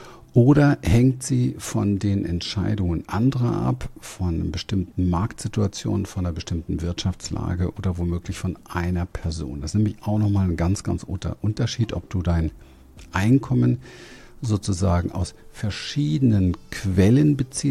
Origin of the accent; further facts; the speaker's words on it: Berlin, Germany; Ich bin ja in sehr armen Verhältnissen groß geworden in Berlin. Ich bin ein Berliner Hinterhofskind.